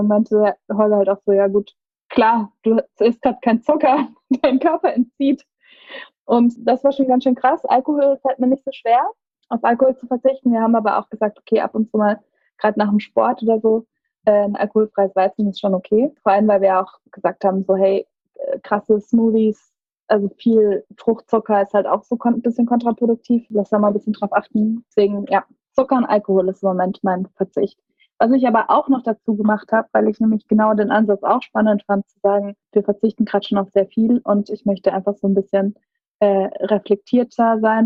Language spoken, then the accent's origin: German; Karlsruhe, Baden-Württemberg, Germany; Ich bin in Karlsruhe groß geworden, im Umkreis, in den Bergdörfern gibt es Fasching und auch Faschingsclubs, was komplett an mir vorbeigegangen ist als Kind.